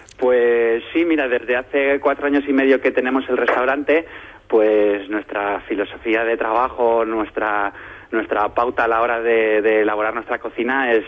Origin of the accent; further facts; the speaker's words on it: Jaén, Andalusia, Spain; por parte de padre, yo desciendo de familia andaluza y yo he vivido muchos años de mi vida, de mi infancia, en Jaén.